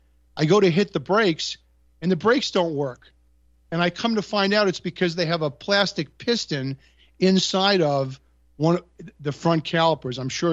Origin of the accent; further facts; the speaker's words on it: New York, United States; I mean, I grew up in New York, so, you know, if you had something to say, you wanted to get it out fast.